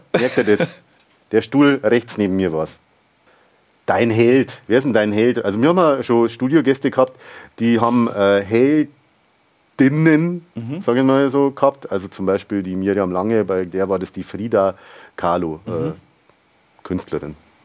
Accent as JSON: {"language": "German", "region": "Bavaria", "country": "Germany", "said": "in meiner Heimat Niederbayern da tätig bin"}